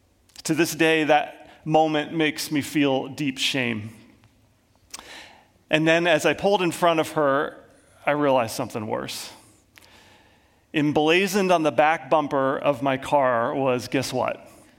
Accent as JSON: {"language": "English", "region": "New Jersey", "country": "United States", "tie": "born or raised there", "said": "And you may or may not know that I was raised on the East Coast, primarily in New Jersey."}